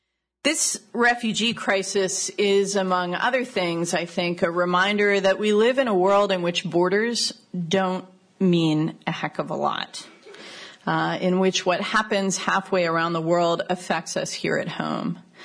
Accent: Michigan, United States; Bobby's a native of my home state of Michigan

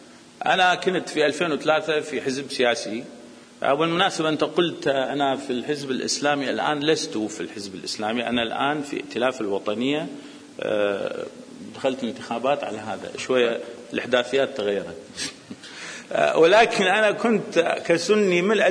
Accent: Iraq; وانا كعراقي

